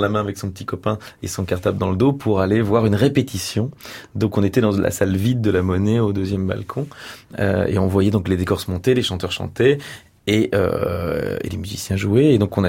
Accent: Brussels, Brussels-Capital Region, Belgium; J'ai grandi à Bruxelles

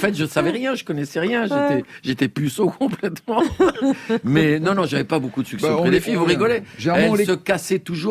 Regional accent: Bagneux, Île-de-France, France; puisque moi quand j'arrive là, je viens de Bagneux

